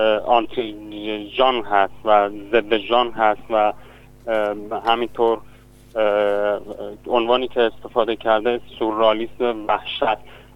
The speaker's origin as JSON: {"language": "Persian", "country": "Iran", "tie": "born there", "second_language": "Persian", "said": "من در ایران متولد شدم و در یعنی بر اساس شرایطی که ایران داره مجبور بودم به زبان فارسی بخونم، دانشگاه برم، تحصیل کنم."}